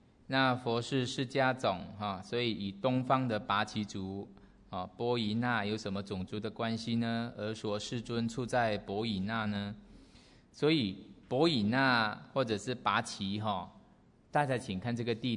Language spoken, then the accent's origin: Chinese; Taiwan; 才表示我们台湾人的热情这样哈